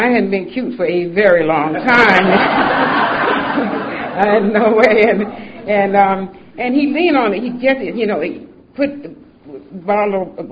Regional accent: Atlanta, Georgia, United States; I grew up in Atlanta. I was born in Grady Hospital in Atlanta, Georgia.

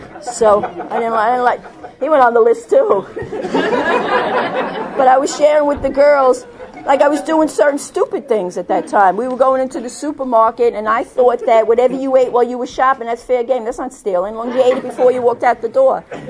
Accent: Brooklyn, New York, United States; I grew up in Brooklyn. I hung out in Coney Island. I hung out in Jamaica. I hung out in Harlem.

